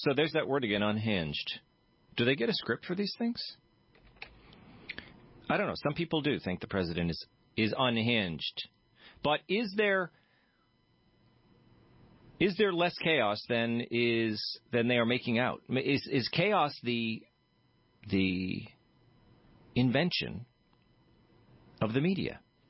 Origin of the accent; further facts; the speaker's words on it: Boston, Massachusetts, United States; Just like we do in Boston.